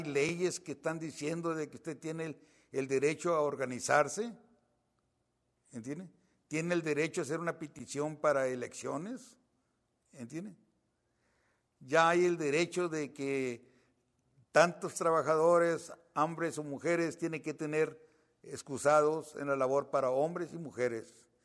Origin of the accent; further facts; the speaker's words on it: Mexico; nosotros como latinos o como mexicanos